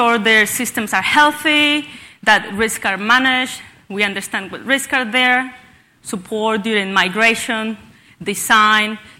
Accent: Colombia; English is a second language; I come from the beautiful country of Colombia, very famous for coffee, football

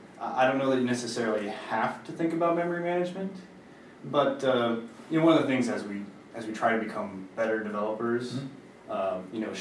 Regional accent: Kansas City, Kansas, United States; I'm from Kansas City, Kansas.

